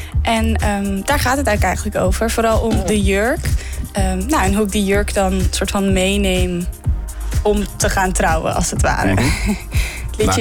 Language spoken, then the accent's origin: Dutch; Assen, Drenthe, Netherlands; now in Groningen, Netherlands; Ik kom zelf uit Assen. Daar ben ik geboren en opgegroeid. En toen ben ik samen met mijn vriend naar Groningen toe verhuisd.